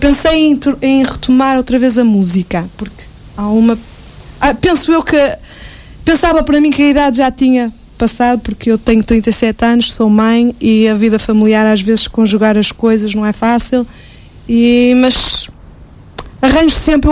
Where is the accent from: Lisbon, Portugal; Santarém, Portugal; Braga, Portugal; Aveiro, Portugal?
Aveiro, Portugal; Mozelos; lá da minha zona, de Mozelos